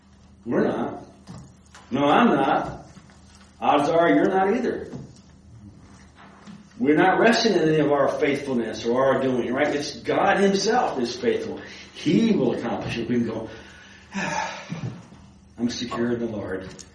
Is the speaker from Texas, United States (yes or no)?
yes; Texas, United States; accent: Texas; you can probably tell I still have some of my accent left from growing up in Texas.